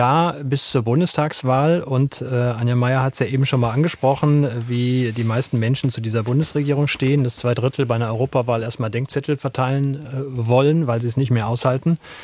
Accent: West Germany, Germany; als Westdeutscher in der Runde, als jemand, dessen Eltern beide Volksschulabschluss haben

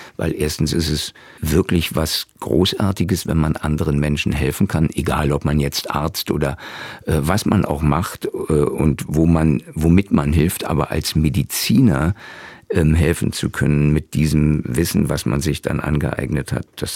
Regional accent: Brandenburg, Germany; also born or lived in Leipzig; wie eben auch meine Heimatstadt, eine kleine Stadt in Brandenburg, die Industrie verloren hat

